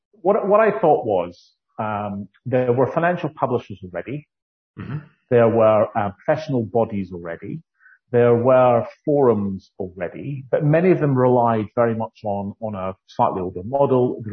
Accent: Scotland, United Kingdom; accent: Doric; first language Doric; Long story short, I'm a Scot. I grew up in the northeast of Scotland, so I'm a native Doric speaker, so I shall anglicise quite happily for you

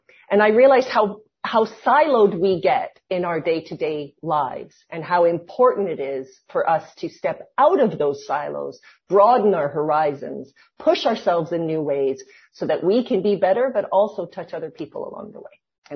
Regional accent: Canada; accent: Canadian; also born or lived in South Africa; now in Olinda, Brazil; my accent's Canadian, but I was born in South Africa. Mm-hmm. I grew up in Canada. But that global, my parents are British as well, live in Brazil. I'm talking to you from Olinda, Brazil, where I've lived for 17 years.

